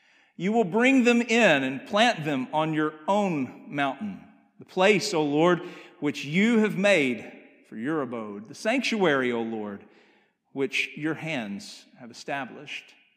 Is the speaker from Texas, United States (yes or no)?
no; Arkansas, United States; I can remember growing up in Northeast Arkansas and going out into the woods in the summertime with my friends